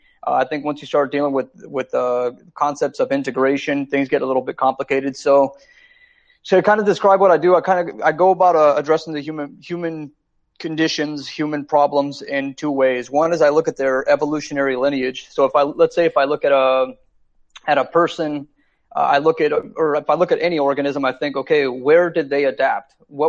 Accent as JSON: {"language": "English", "town": "Seattle", "region": "Washington", "country": "United States", "said": "I moved up here from the Northwest originally, and I just decided to come back home. So I'm actually now in Seattle, Washington."}